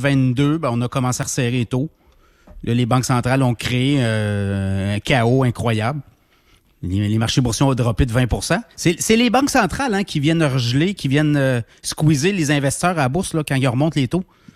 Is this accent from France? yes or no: no; Canada; Parce qu'on est Canadien, on a une dette canadienne.